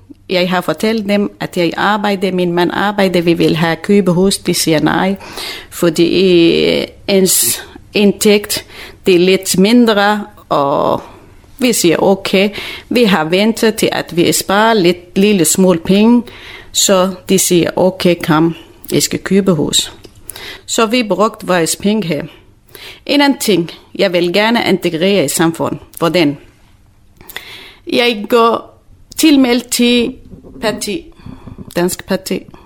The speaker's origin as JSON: {"language": "Danish", "country": "Syria", "second_language": "Danish", "moved": "yes", "lives_now": "Denmark", "said": "Jeg kommer fra Syrien. … jeg kommer fra Syrien. Jeg er kurder. Jeg bor i Nord-Syrien. Jeg har flygtet til Danmark i 2009"}